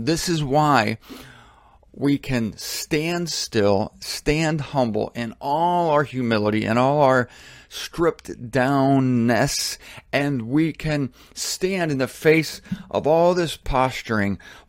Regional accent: Canton, Ohio, United States; I'm from Canton, Ohio, you know, the birthplace of the NFL.

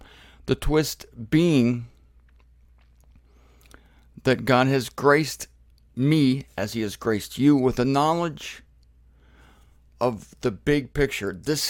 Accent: Canton, Ohio, United States; I was born and raised in Canton, Ohio, the Pro Football Hall of Fame city, and I love to see those pro football players.

